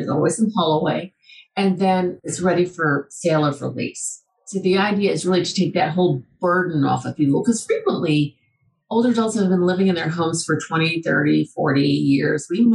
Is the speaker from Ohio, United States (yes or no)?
no; Buffalo, New York, United States; in Wisconsin, in Boston, Buffalo, my hometown, up in Seattle